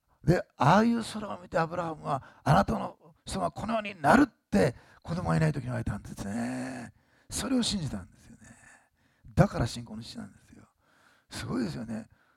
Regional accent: Osaka, Japan; 私大阪で生まれ育ったからね、天の川っていうのをね、図鑑でしか知らなかったね。

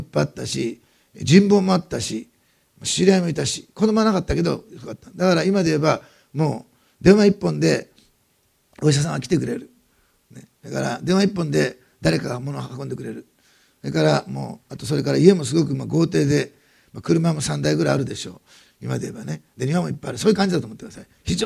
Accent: Osaka, Japan; born there; 私は大阪生まれで、天の川はなんていうか絵本でしか知らなくて

